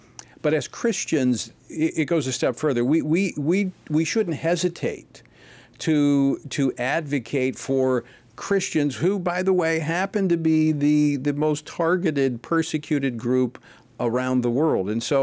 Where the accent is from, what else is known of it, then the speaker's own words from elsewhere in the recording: Louisiana, United States; And we kind of experienced a reverse of that in my home state of Louisiana back when Katrina kind of moved a lot of New Orleans out and dispersed them across the country.